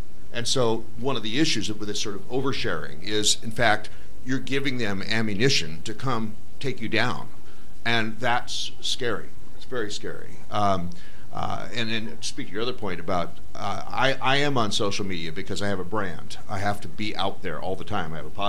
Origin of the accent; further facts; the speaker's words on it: Oregon, United States; for example, I'm from Oregon. We've legalized recreational marijuana, but that's a state thing, not a federal thing.